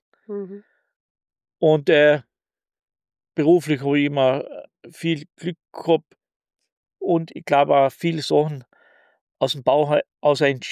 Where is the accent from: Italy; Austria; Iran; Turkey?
Austria; Villach, Carinthia; born there; das hat sich gut so ergeben. Ich bin 1966 in Villach geboren, Sohn einer Unternehmerfamilie. Mein Vater hat eine Malerei gehabt.